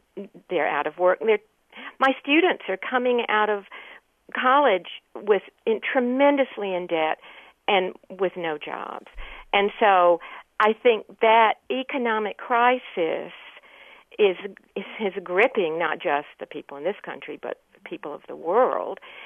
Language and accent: English; Alabama, United States; So I'm originally from Alabama. I'm still very closely tied to that region.